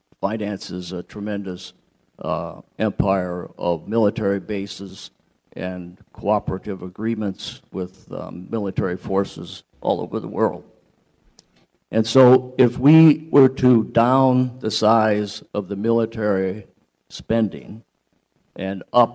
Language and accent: English; Stoughton, Wisconsin, United States; from Stoughton